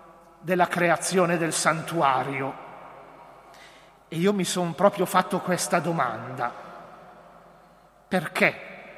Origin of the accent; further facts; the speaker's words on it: Lombardy, Italy; sono della Val Malenco, che è la valle più bella della diocesi